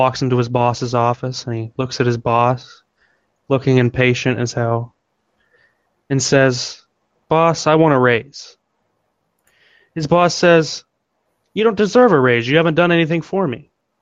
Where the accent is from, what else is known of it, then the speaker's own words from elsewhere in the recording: Iran; I'm Iranian. Nice. Iranian.